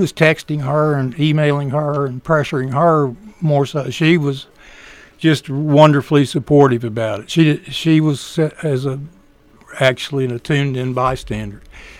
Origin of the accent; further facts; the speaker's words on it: Louisiana, United States; And having been born and raised in Louisiana, this was totally foreign to me.